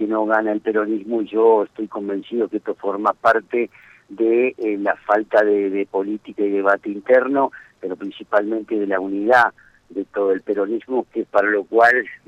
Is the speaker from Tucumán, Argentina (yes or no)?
no; San Cristóbal, Santa Fe, Argentina; Sí, en mi pueblo, en San Cristóbal, hemos creado una agrupación